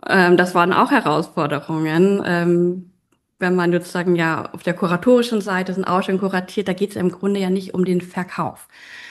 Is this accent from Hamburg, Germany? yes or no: yes; Hamburg, Germany; nach Hamburg zu bringen, in meine Heimatstadt.